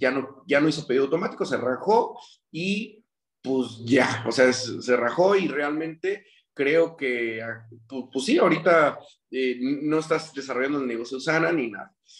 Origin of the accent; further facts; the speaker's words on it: Uruapan, Michoacán, Mexico; now in Guadalajara, Mexico; yo soy de Uruapan y yo estoy en Guadalajara